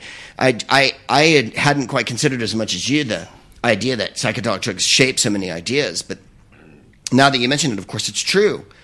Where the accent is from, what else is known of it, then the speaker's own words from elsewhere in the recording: San Francisco, California, United States; which made me laugh because I'm from San Francisco